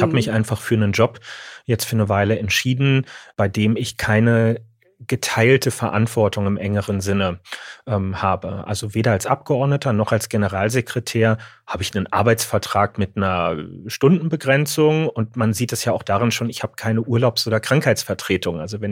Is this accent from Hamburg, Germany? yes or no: no; Berlin, Germany; Ich bin Berliner.